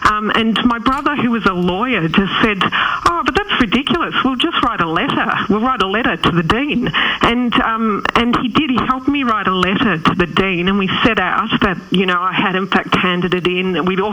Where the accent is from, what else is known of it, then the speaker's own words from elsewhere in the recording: Melbourne, Victoria, Australia; I'm originally from Melbourne. I actually did my law degree at a few universities around the country though, but I did work as a lawyer at Victoria Legal Aid